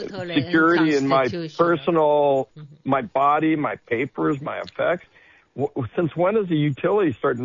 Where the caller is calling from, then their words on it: Watsonville, California, United States; I'm in Watsonville, Santa Cruz County.